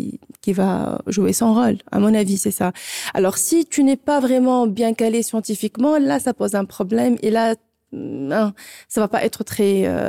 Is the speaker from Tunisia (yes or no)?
yes; Tunisia; now in Luxembourg